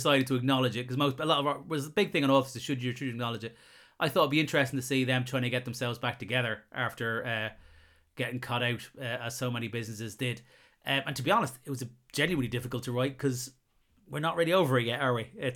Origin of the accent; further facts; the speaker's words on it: Ireland; I'm Irish.